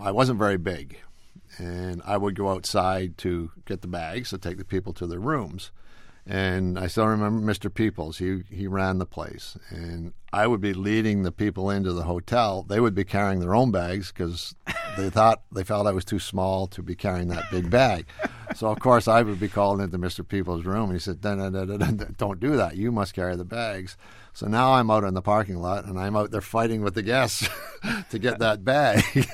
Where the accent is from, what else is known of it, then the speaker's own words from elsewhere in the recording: Canada; It growing up in Canada, being a young boy